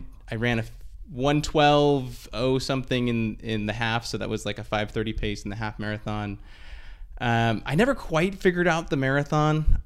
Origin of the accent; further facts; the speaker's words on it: California, United States; I grew up in Orange County, so okay. Southern California. I came to Chico for college.